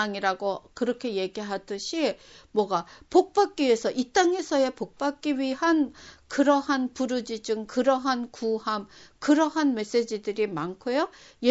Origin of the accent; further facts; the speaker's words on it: South Korea; 내가 한국 사람으로서